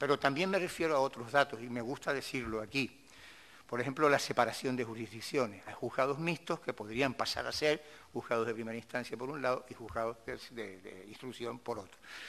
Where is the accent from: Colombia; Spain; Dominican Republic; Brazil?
Spain; Canary Islands; Los canarios pleiteamos más. Somos la región de España con una tasa de litigiosidad más alta